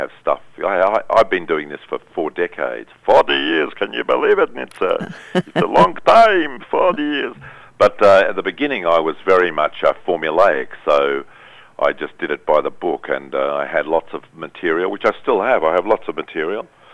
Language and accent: English; Sydney, New South Wales, Australia; I grew up in Sydney. I grew up in an Orthodox home. My father was a Polish Jew from Lodz, and he was a survivor of the Holocaust.